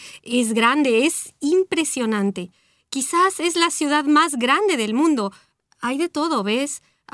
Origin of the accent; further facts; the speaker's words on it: Mexico; Bueno, es que yo soy mexicana, ¿no?